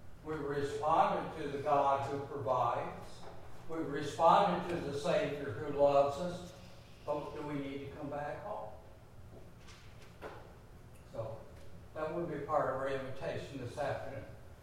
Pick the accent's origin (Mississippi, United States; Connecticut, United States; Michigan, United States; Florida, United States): Michigan, United States; Detroit; I grew up in Detroit, Michigan. Canada was just across the river.